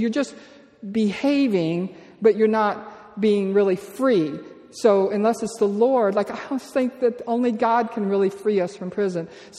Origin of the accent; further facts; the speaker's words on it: Louisiana, United States; also born or lived in Costa Rica; because I was raised in South Louisiana and we never wore shoes.